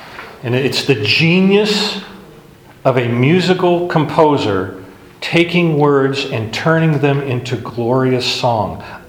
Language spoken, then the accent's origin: English; United States; We're so American. We're so culturally wired to look for the good stuff.